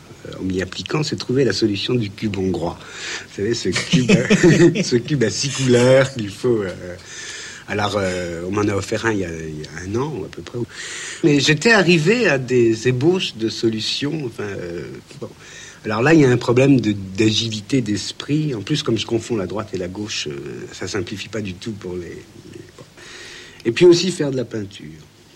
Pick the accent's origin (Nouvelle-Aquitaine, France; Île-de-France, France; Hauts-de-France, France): Île-de-France, France; Paris; J'ai jamais été, depuis que je suis parisien, c'est-à-dire depuis ma naissance